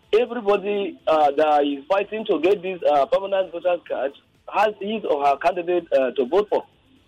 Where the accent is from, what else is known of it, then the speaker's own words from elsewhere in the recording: Kaduna State, Nigeria; I am from Kaduna State.